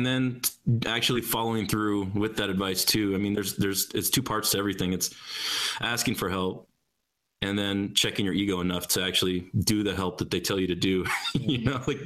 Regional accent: Houston, Texas, United States; now in Dallas, United States; I'm in Dallas. It's all right. I'm from Houston, so I always talk trash to Dallas.

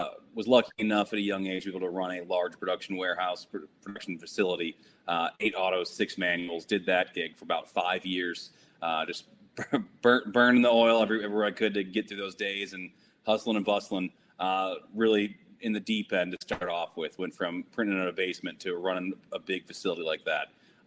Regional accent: Chicago, Illinois, United States; I don't have the accent like he does, but I'm also from Chicago.

